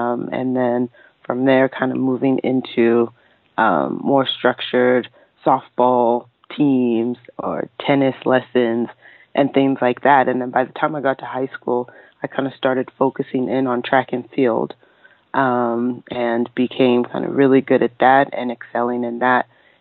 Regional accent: Nigeria; moved away; also born or lived in Toronto; I actually was born in Toronto, Ontario, Canada. But my parents were studying there. So I just happened to be born while they were there on some studies. And then a couple months after I was born, I went back to Nigeria with them.

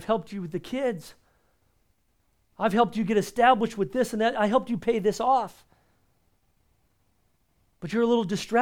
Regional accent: San Diego, California, United States; Sometimes here in the Southern California culture, I grew up in San Diego, it's all I know.

